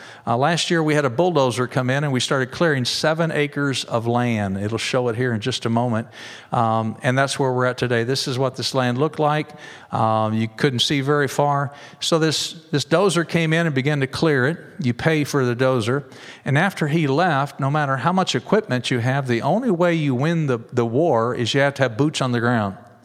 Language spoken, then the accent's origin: English; Cape Girardeau, Missouri, United States; I was raised in Cape Girardeau.